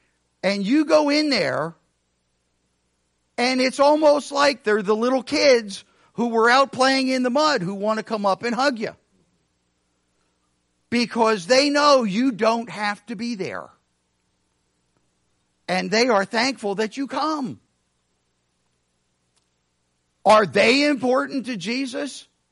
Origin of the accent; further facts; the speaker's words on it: Missouri, United States; I'm from Missouri. You have to show me.